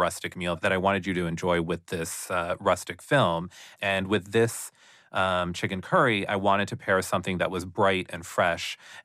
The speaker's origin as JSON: {"language": "English", "region": "Pennsylvania", "country": "United States", "tie": "born or raised there", "said": "It's the kind of dish that we made in my house growing up in Pennsylvania."}